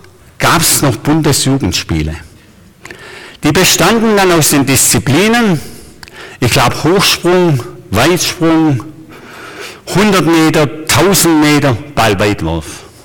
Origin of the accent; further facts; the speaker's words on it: Baden-Württemberg, Germany; ich bin auf der Schwäbischen Alb groß geworden